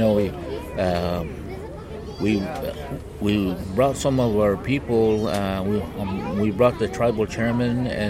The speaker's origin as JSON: {"language": "English", "country": "United States", "said": "And then so we stand as one with the Standing Rock tribe, not only the Arapaho, but I'm from the Arapaho tribe."}